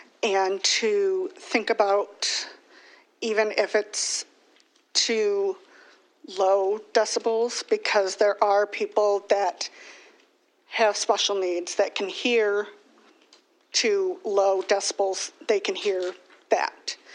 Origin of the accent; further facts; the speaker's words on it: Ypsilanti Township, Michigan, United States; I'm from Yipsey Township.